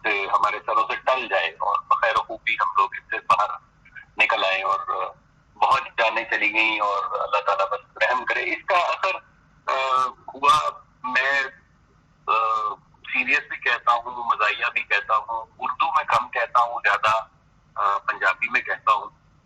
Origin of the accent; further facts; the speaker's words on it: Lahore, Punjab, Pakistan; now in Canada; اور میں لاہور سے تعلق رکھتا ہوں، اور کینیڈا میں آلموسٹ 20 سال ہو چلے مقیم ہوں.